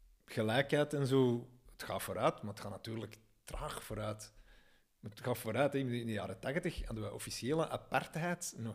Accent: Kalmthout, Antwerp, Belgium; Ik ben opgegroeid in Kalmthout.

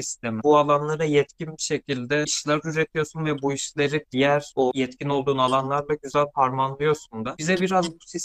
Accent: Eskişehir, Turkey; Yaşaması keyifli ve diğer şehirlere kıyasla da parça daha kolay bir şehir Eskişehir. Benim de orada çünkü toplamda bir 17 yılım falan geçti galiba. Çocukluğum orada geçti.

